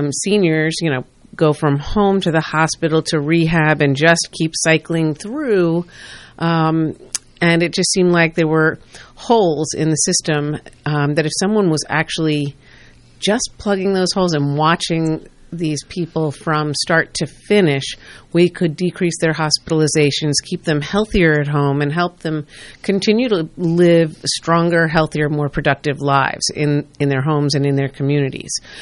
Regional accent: New Jersey, United States; I live in Somerville, New Jersey, actually, and I've been there for in excess of 25 years. I grew up in Hunterdon.

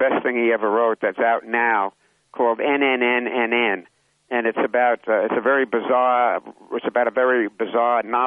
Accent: Bronx, New York, United States; Well, here, you know, I was brought up in the Bronx.

